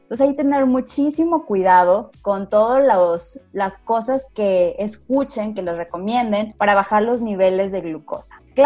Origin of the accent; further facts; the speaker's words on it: San Luis Potosí, Mexico; más típica de las regiones aquí de San Luis Potosí, de donde yo soy